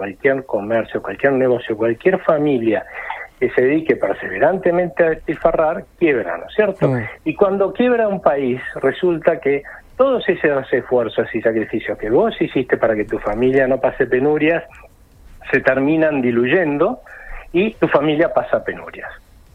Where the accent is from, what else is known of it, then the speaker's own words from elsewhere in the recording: Argentina; los que pagan los costos a la larga somos todos los argentinos con más empobrecimiento